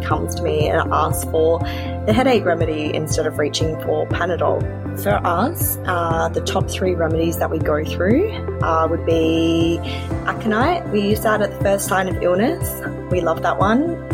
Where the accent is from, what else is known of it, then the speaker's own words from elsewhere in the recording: Perth, Western Australia, Australia; Hi everyone … I'm from Perth, Western Australia.